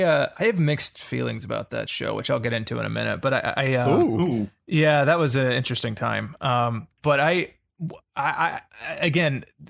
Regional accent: Atlanta, Georgia, United States; where I grew up in Atlanta. So I was, doing a lot of theater and, that sort of shit, back there.

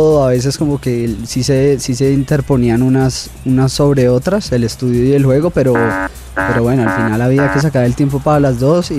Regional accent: Bogotá, Colombia; tengo 24 años, soy de Bogotá, vivo con mi familia

